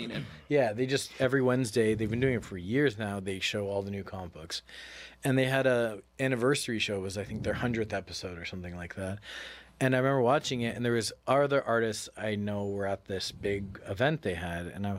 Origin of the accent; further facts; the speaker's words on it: Scarborough, Ontario, Canada; Where I grew up in Scarborough, Ontario, is a really, really ghetto building, very run down, really poor people. And it was this big apartment building.